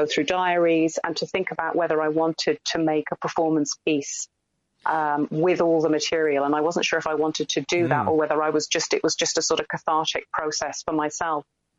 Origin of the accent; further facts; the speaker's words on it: Norwich, East of England, United Kingdom; I grew up in Norwich, which is sort of right in the middle of East Anglia.